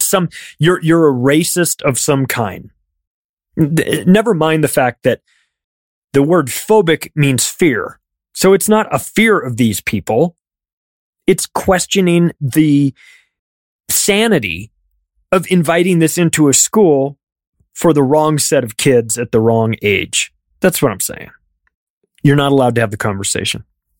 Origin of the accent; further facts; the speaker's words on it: Palm Springs, California, United States; You know, look, man, I grew up in Palm Springs. Huge gay community there.